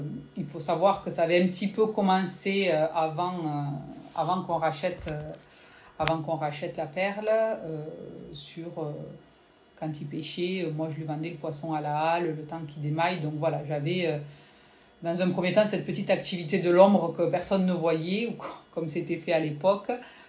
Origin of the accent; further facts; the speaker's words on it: Toulouse, Occitanie, France; je viens de la ville. Je viens de Toulouse, donc rien ne me prédestinait à arriver là.